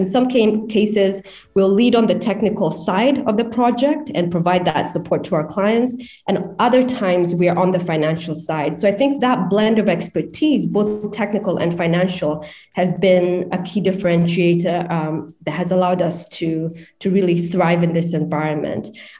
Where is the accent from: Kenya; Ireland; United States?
Kenya; given that I am from Kenya